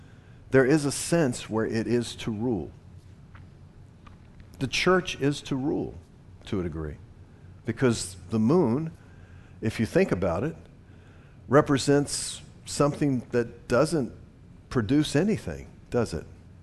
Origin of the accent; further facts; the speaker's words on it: Virginia, United States; Now, I came from Virginia.